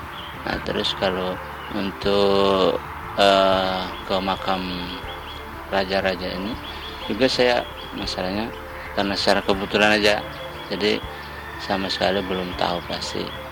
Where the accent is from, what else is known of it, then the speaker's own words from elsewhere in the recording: North Sulawesi, Indonesia; Kalau asal saya aslinya sih dari Sulawesi Utara. Kebetulan kerjanya di Kalimantan Selatan, di Pemko-nya.